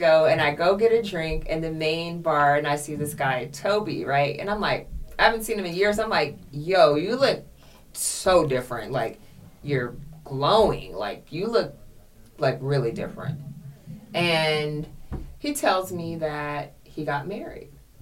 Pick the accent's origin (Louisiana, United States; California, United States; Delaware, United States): California, United States; San Diego; Like, because I grew up in San Diego.